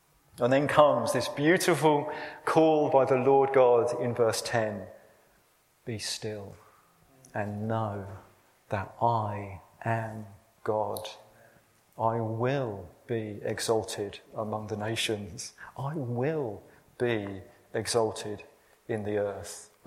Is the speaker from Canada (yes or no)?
no; Luton, East of England, United Kingdom; a local school in my hometown of Luton.